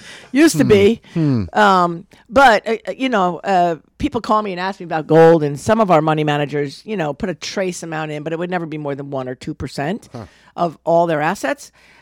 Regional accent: Wappingers Falls, New York, United States; I grew up in Wappingers Falls, been in Dutchess County most of my life

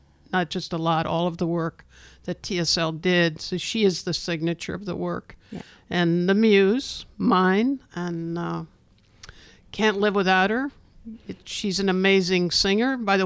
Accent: New York City, New York, United States; all of the classics that Claudia and I grew up with in New York City

